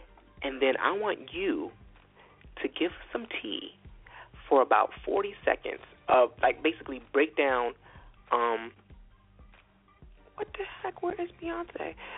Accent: New York, United States; now in Pennsylvania, United States; Well, I'm from New York, but I live in PA.

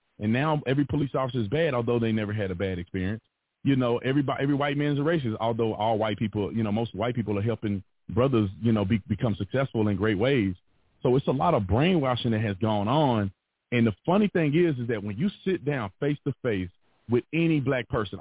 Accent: United States; I like to use that because I'm an American first.

